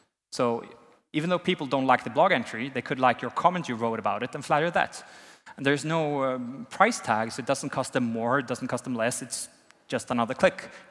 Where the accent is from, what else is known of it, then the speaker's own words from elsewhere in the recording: Sweden; English is a second language; I come from Sweden. We have a socialist background. We don't like classes in Sweden.